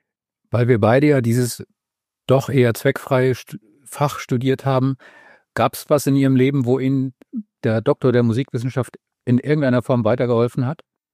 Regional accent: Münster, North Rhine-Westphalia, Germany; moved away; Ich bin ja schon weg aus Münster, bevor das Ganze losging.

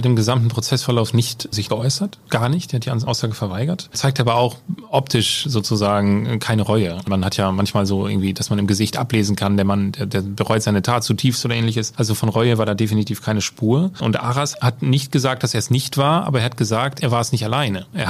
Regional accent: Norden, Lower Saxony, Germany; Ich komme ja selber aus Norden.

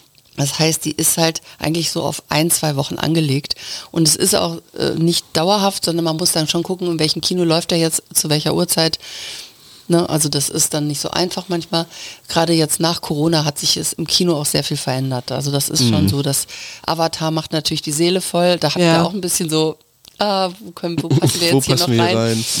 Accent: Aachen, North Rhine-Westphalia, Germany; born there; meine Mutter aus Schlesien. Und dann sind die, haben die sich aber in Aachen kennengelernt und deswegen bin ich in Aachen geboren.

